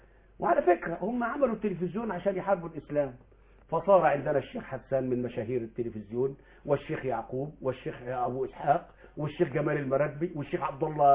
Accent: Mansoura, Dakahlia, Egypt; عندنا في المنصورة

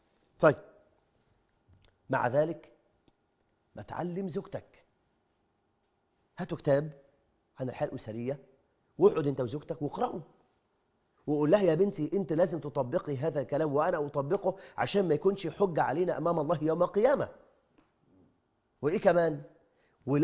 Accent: Egypt; عندنا في مصر

